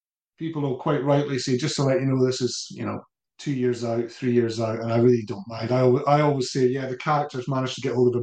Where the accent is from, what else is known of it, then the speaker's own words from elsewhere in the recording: Dundee, Scotland, United Kingdom; For me, you know, when I was growing up in Dundee, Groucho's record store, I'm sure you remember that, Edith.